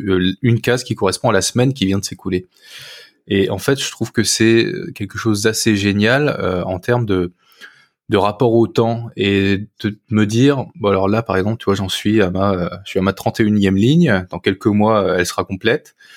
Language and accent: French; Hauts-de-France, France; moi j'ai grandi dans la campagne picarde, à côté de Saint-Quentin, dans une petite famille.